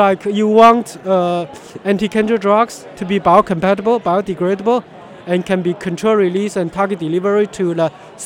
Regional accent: Fujian, China; because I'm from the place. Well, because the Boston Tea Party, the tea that dumped it, originate from Fujian, China, my hometown

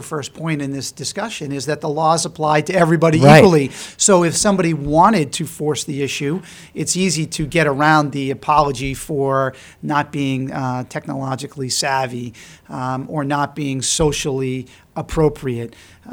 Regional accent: Boston, Massachusetts, United States; I grew up in the Boston area, went to college in the Boston area, and law school in the Boston area.

